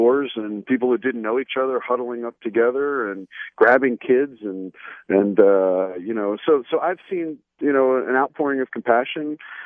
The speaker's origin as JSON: {"language": "English", "town": "Columbia", "region": "Maryland", "country": "United States", "tie": "born or raised there", "said": "I grew up right in Columbia. I was born at Howard County General Hospital, a few blocks from here"}